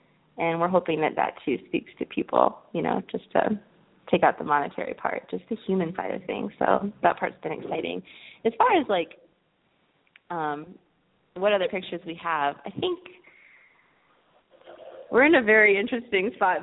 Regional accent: Phoenix, Arizona, United States; I'm from Phoenix originally.

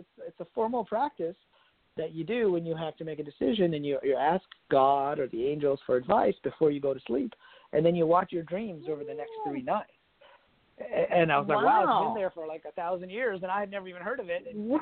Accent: Pakistan; I'm originally from Pakistan.

